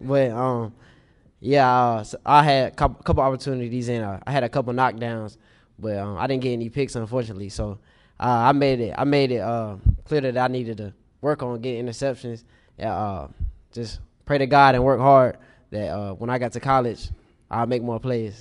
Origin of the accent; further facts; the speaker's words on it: Greensboro, North Carolina, United States; Growing up in Greensboro, you know, A&T is a big thing. I've been in this community my whole life.